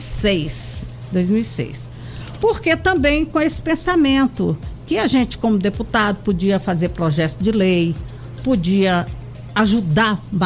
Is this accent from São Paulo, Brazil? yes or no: no; Floriano, Piauí, Brazil; now in Brasília, Brazil; eu sou de Floriano, Piauí, tá? Mas estou em Brasília desde 1964.